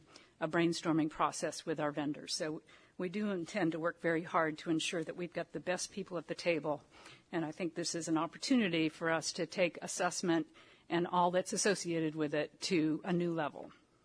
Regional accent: Florida, United States; one of the reasons I'm here is because I am from Florida, and I'm the program contact for the grant award.

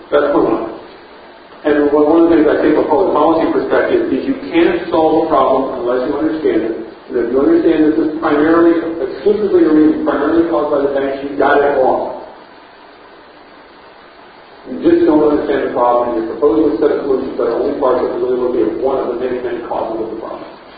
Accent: United States; As an American, because this is what happened in my country.

